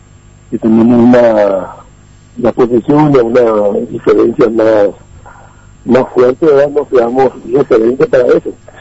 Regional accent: Paraguay; tenemos que hacer fuerza junto a todos los paraguayos

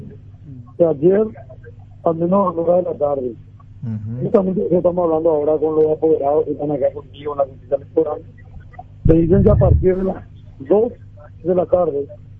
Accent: Ciudad del Este, Alto Paraná, Paraguay; born there; Es que yo nací acá en Ciudad del Este. Esta ciudad le dio toda mi familia.

